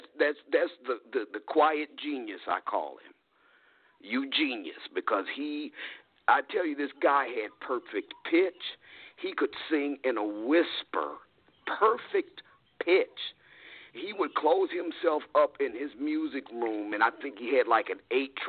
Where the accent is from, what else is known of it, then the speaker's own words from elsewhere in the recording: Michigan, United States; also born or lived in Chicago, Illinois; See, I grew up in Backwoods, Michigan. I'm a Chicago girl, born there, but I was reared in Michigan, so I was off the music scene.